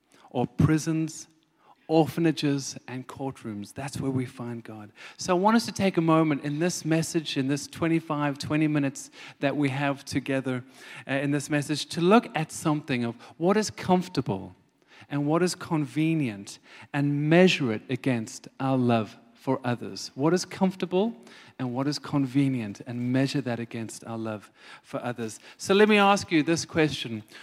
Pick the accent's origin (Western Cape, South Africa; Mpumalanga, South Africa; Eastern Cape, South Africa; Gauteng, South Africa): Western Cape, South Africa; Somerset West; accent: South African; now in United Kingdom; I'm South African, as you can hear from my accent. I'm a little town called Somerset West, just outside of Cape Town. But I flew over here about 14 years ago